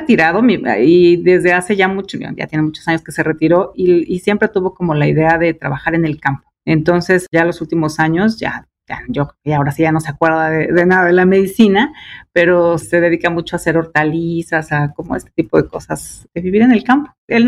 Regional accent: Oaxaca, Mexico; Yo soy oaxaqueña, de Valles Centrales, esa es mi región. Mi abuela fue una mujer de la sierra oaxaqueña

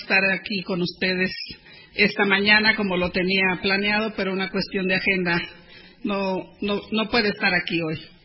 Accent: Mexico; tenemos muchos retos todavía que alcanzar como ciudadanía, como país, como mexicanas, como mexicanos

